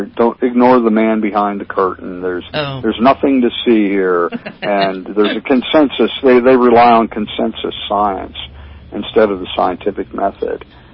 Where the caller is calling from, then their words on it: Apollo Beach, Florida, United States; And I'm calling you from Apollo Beach, Florida.